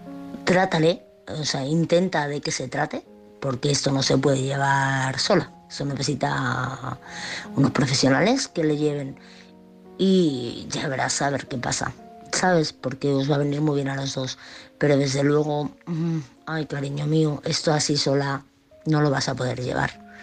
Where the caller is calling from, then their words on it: Madrid, Community of Madrid, Spain; corresponsal de Madrid.